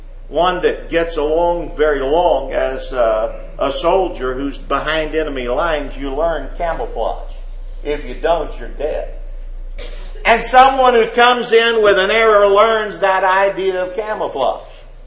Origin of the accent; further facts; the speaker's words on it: Corpus Christi, Texas, United States; I grew up in Corpus Christi, Texas.